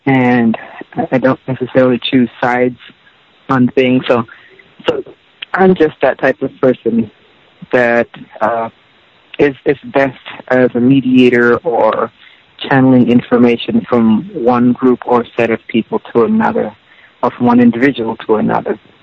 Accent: Saint Thomas, U.S. Virgin Islands; I was born and raised on St. Thomas, where we are now here in the Virgin Islands.

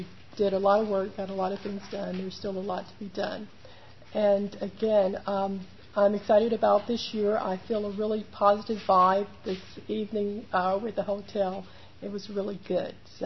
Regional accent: Texas, United States; also born or lived in Philadelphia; now in Union City, United States; I live in Union City, California, and I was born and raised in South Texas. And so I, as I've said before, I was raised down south, and I went to college up south in Philadelphia.

